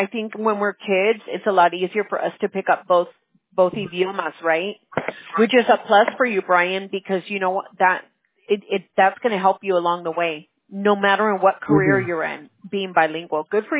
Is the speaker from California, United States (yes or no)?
yes; California, United States; I'm originally from California. But my grandfather's, so my dad's father was from El DF. He was from Mexico City, right?